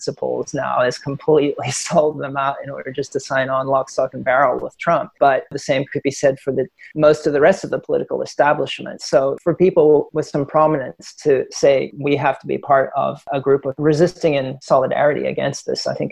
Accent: South Africa; now in United States; As I said, I'm from South Africa.

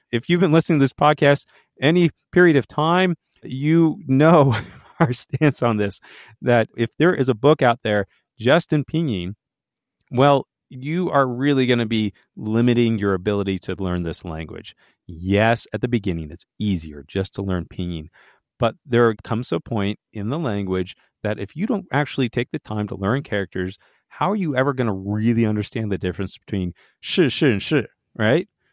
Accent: United States; because I'm from America and our neighbor to the south is Mexico. And so you're always growing up with Spanish around you.

